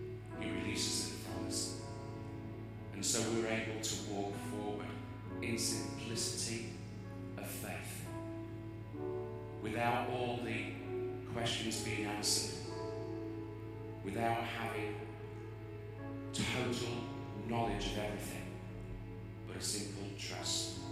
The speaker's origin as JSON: {"language": "English", "region": "Yorkshire and the Humber", "country": "United Kingdom", "said": "from a particular background, I'm from a particular upbringing, I'm from a particular tradition. I'm from God's own country, Yorkshire, the best place in the world."}